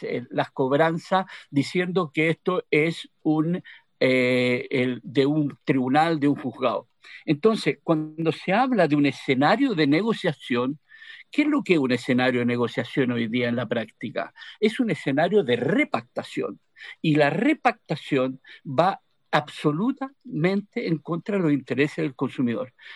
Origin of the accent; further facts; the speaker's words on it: Chile; Las personas todavía somos, los consumidores chilenos, respetuosos de la ley.